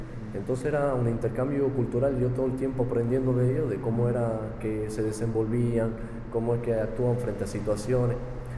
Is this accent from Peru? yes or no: no; Argentina; now in Cuba; De Argentina.